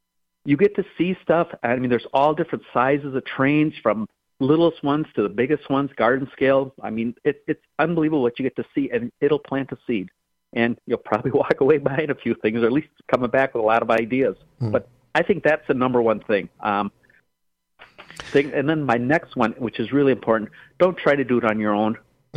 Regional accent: Green Bay, Wisconsin, United States; I mean, you find stuff, you say, oh, I'm from Green Bay. I'm going to have some Green Bay landmarks on there.

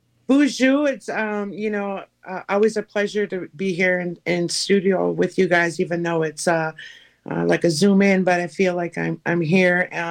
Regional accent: Leech Lake, Minnesota, United States; from Leech Lake

